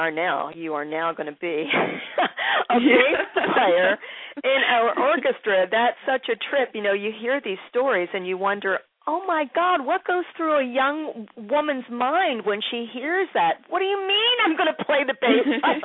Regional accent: Philadelphia, Pennsylvania, United States; I know it well. That's my hometown, girl. That is my hometown.

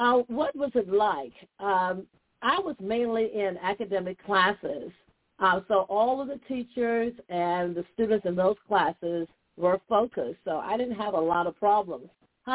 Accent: Green Pond, United States; And so that's growing up in Green Pond, we didn't consider boring because we always had something to do. No, we did not have the big city life or what have you, but we made the best of what we had.

